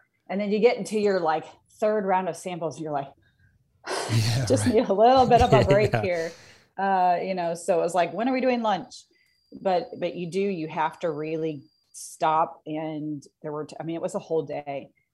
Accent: Parkersburg, West Virginia, United States; I am. I'm from Parkersburg.

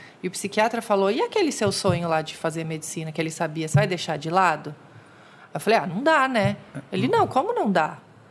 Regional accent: Joinville, Santa Catarina, Brazil; Eu sou de Joinville, Santa Catarina.

